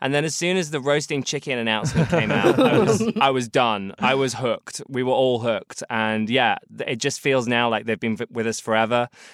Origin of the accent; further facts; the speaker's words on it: London, United Kingdom; I think as a sort of Londoner, as a British person